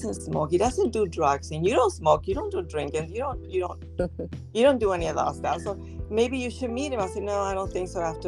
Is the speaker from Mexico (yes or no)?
yes; Tijuana, Baja California, Mexico; English is a second language; I'm from Mexico, Tijuana, Mexico.